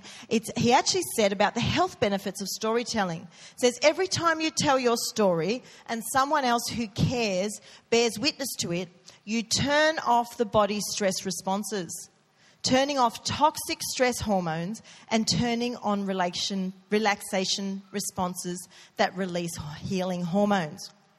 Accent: Sydney, New South Wales, Australia; I grew up in Sydney, which I mentioned to you, and I went to a school on the North Shore, but I lived out more in the west, in the rural area.

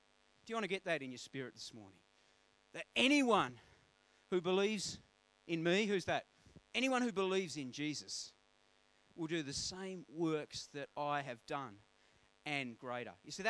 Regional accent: Hobart, Tasmania, Australia; Oh, I'm from Hobart.

